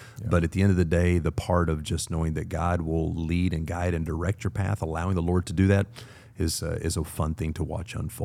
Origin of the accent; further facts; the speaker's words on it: Virginia, United States; I grew up in Southwest Virginia, played for the Hall of Fame coach, Bill Pope